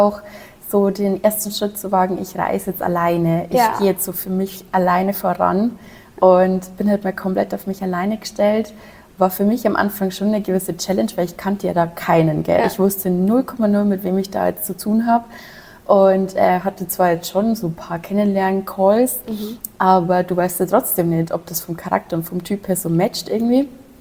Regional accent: Bavaria, Germany; accent: Bavarian; 23 und lebe am wunderschönen Chiemsee. Also sorry dafür, dass ich ab und zu meinen bayerischen Dialekt auspacken muss.

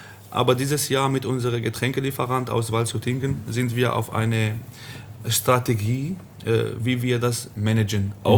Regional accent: Italy; German is a second language; Und Italien, meine Heimat.

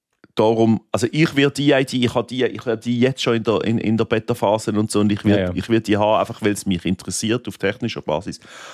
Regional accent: Switzerland; Das ist ja bei uns in der Schweiz auch so, oder?

